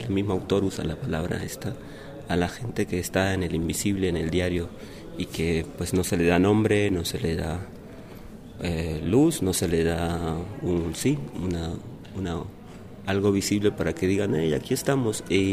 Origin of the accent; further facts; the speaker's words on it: Colombia; now in San Cristóbal, Mexico; soy colombiano. Actualmente, pues viajando por México y residiendo en San Cristóbal.